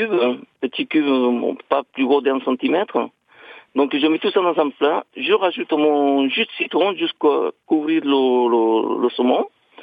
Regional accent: Chile; French is a second language; now in Blanc-Mesnil, France; Du Chili.

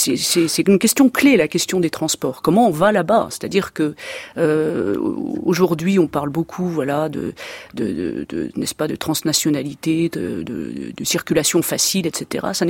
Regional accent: France; Pour une femme, en tant que Française, en tant que, en l'occurrence, catholique

